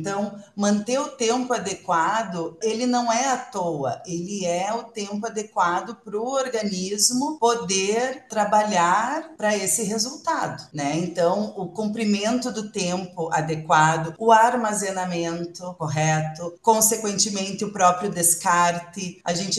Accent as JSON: {"language": "Portuguese", "town": "Soledade", "region": "Rio Grande do Sul", "country": "Brazil", "said": "Eu sou de uma cidade pertinha de você aí, eu sou de Soledade"}